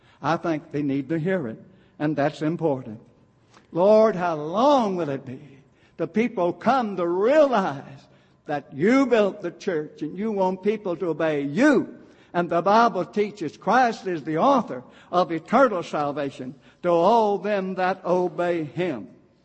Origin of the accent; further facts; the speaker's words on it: Murray, Kentucky, United States; He even came to Murray, Kentucky, and had the debate, my hometown, in the late 80s of 1800.